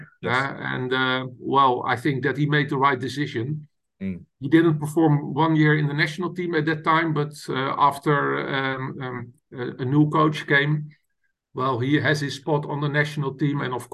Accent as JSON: {"language": "English", "town": "Voorburg", "region": "South Holland", "country": "Netherlands", "tie": "born or raised there", "second_language": "English", "said": "one of the strongest clubs in the Netherlands, Starlift in Voorburg, in my hometown."}